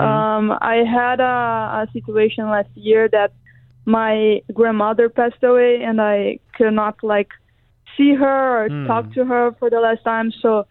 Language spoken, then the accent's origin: English; Brazil; English is a second language; now in United States; because I'm from Brazil, so I'm away from my family